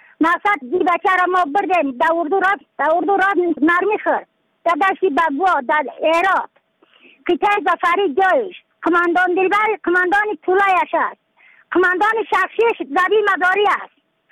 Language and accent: Persian; Badakhshan, Afghanistan